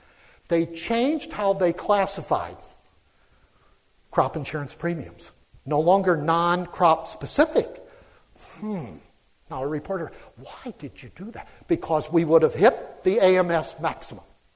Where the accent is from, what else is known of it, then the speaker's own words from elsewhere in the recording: Illinois, United States; And I'm from Southern Illinois, by the way, okay?